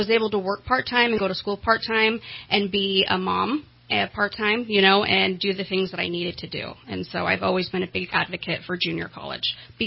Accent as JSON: {"language": "English", "region": "California", "country": "United States", "tie": "born or raised there", "said": "Well, I was born and raised in Siskiyou County, way up north in the woods, and I have a large family."}